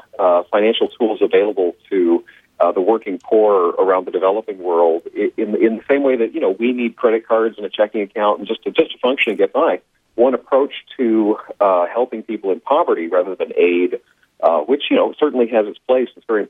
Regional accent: Ohio, United States; I grew up working class in Ohio.

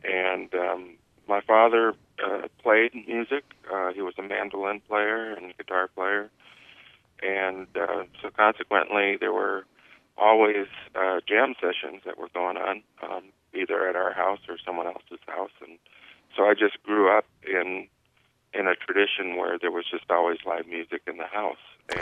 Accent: Minneapolis, Minnesota, United States; I grew up in Northeast Minneapolis, which was kind of the enclave of the Ukrainian community in Minneapolis

